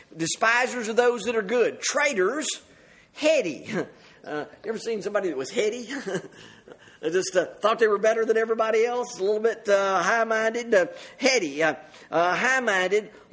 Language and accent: English; Mississippi, United States; The dirt roads I grew up on in Mississippi, they were grand highways compared to some of the things I've ridden on over there.